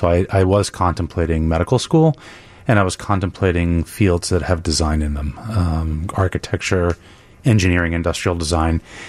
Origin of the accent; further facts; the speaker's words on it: New York City, New York, United States; moved away as an adult; now in Chicago, United States; So I grew up in New York City and came to Northwestern to study prosthetics. Fell in love with the city of Chicago and stayed.